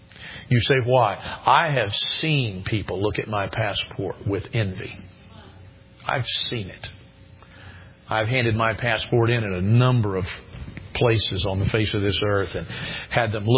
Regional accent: United States; You know, on its worst day, I'm glad I'm an American.

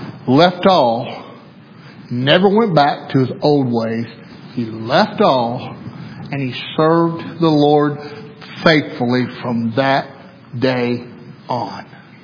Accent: Arkansas, United States; That I come from Arkansas. Didn't matter that I come from the country.

